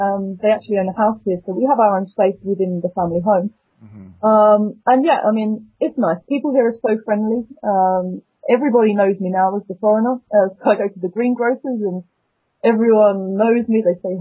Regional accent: England, United Kingdom; So I told her I'm from England.

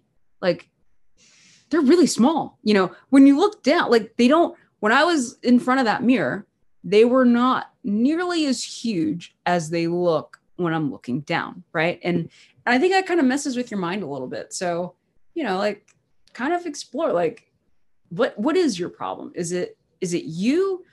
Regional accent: United States; Like, I grew up in America, right? Body image is everything.

